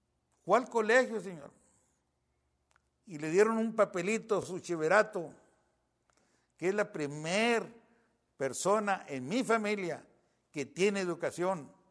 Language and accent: Spanish; Mexico; nosotros como latinos o como mexicanos